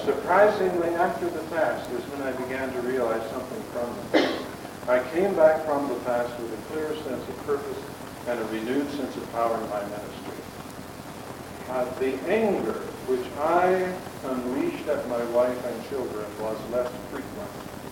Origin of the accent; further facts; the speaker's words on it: Missouri, United States; And down where I was raised in South Missouri, we just say innards and get it over.